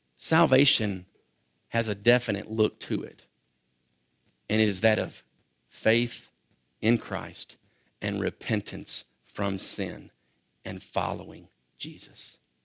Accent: United States; I'm from the United States.

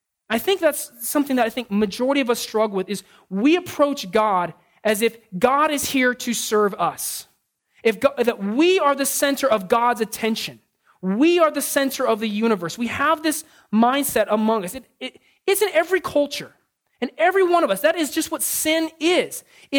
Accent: San Diego, California, United States; I grew up in San Diego. Spanish is like a second language there. I mean, it really is. We're right on the border.

